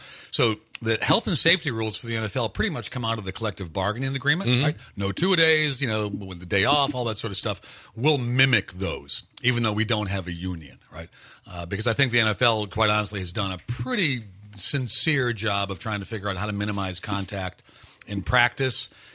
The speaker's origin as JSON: {"language": "English", "town": "Cleveland", "region": "Ohio", "country": "United States", "tie": "born or raised there"}